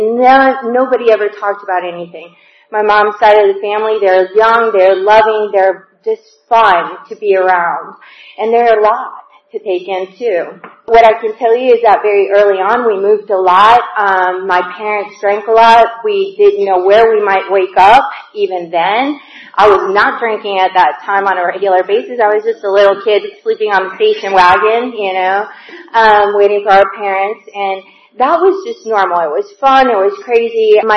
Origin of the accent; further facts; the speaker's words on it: Puerto Rico; born there; I was born in Puerto Rico.